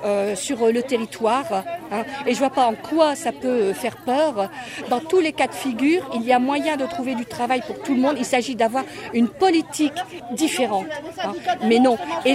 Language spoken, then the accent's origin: French; Hénin-Beaumont, Hauts-de-France, France; Moi, je suis née à Hénin-Beaumont. J'ai fait mes études à Hénin-Beaumont. J'ai travaillé comme assistante sociale à Hénin-Beaumont.